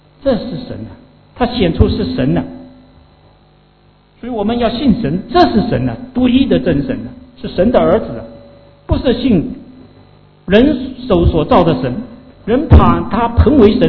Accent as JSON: {"language": "Chinese", "region": "South China", "country": "China", "tie": "born or raised there", "lives_now": "Sydney, Australia", "said": "我的老家是在南方，那里非常的炎热和潮湿，我们家又是住在西南，太阳晒风又吹不过来"}